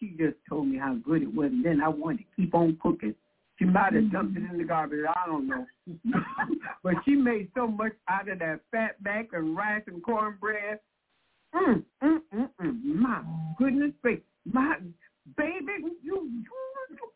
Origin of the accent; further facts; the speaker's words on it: Mullins, South Carolina, United States; born there; I was born in Mullins.